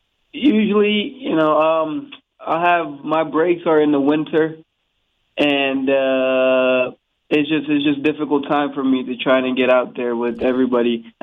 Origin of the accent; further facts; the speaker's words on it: Guinea-Bissau; Basically, growing up in Guinea-Bissau, soccer was our only form of recreation.